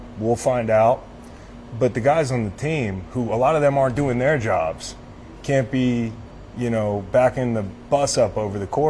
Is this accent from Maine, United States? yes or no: no; Charlottesville, Virginia, United States; it's up and running in my hometown of Charlottesville.